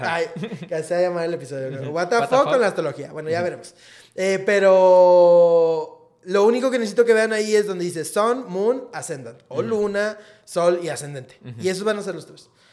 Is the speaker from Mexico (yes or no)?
yes; Mexico; born there; Ay, es que yo nací en Ciudad de México o Estado de México.